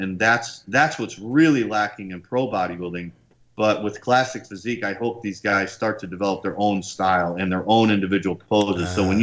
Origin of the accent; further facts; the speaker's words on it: Chicago, Illinois, United States; And I was competing in Florida for the first time. I'm from Chicago.